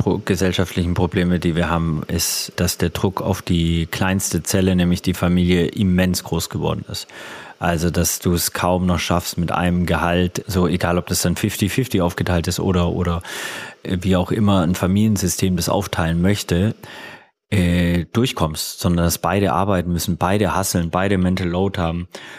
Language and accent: German; Baden-Württemberg, Germany; also born or lived in Hamburg; ich bin aus dem Schwabenländle, Bildungsbürgertum aufgewachsen, aber sozialisiert auf St. Pauli